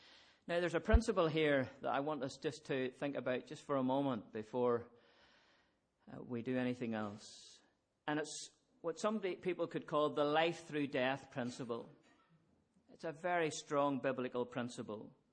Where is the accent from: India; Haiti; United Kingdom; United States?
United Kingdom; Northern Ireland; I grew up in County Antrim.